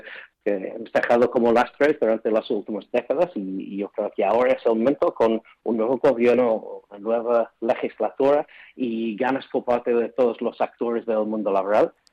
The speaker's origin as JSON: {"language": "Spanish", "region": "England", "country": "United Kingdom", "second_language": "Spanish", "moved": "yes", "lives_now": "Spain", "said": "Sí, yo soy inglés y una de las primeras frases que aprendí cuando aterricé en España hace 20 años fue hecho la ley, hecho la trampa."}